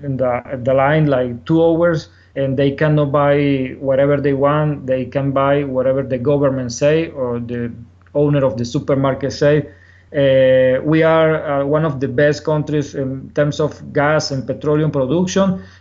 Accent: San Cristóbal, Táchira, Venezuela; English is a second language; And by the way, in El Táchira, we are originals from San Cristóbal.

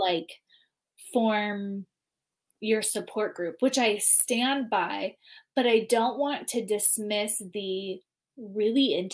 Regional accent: California, United States; I grew up in California too.

